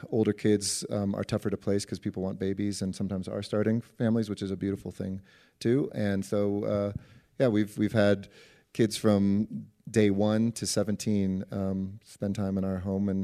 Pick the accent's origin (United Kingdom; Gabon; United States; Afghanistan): United States; Los Angeles, California; You know, I grew up obviously in Los Angeles in solidly middle class family.